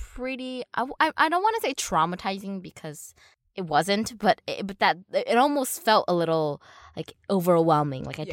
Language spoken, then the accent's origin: English; United States; But the thing of really growing up in America, mm-hmm. but still having close ties to the culture